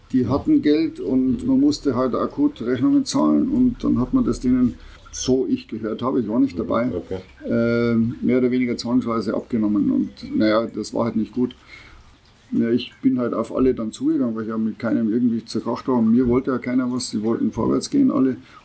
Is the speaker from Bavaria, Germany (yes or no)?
yes; Pocking, Bavaria, Germany; als ich zurückkam nach Pocking, was schließlich meine Heimatstadt